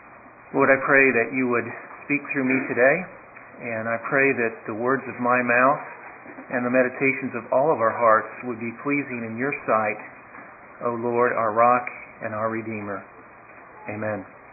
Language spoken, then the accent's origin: English; Texas, United States; I'm from Texas. I grew up in a religious home with loving parents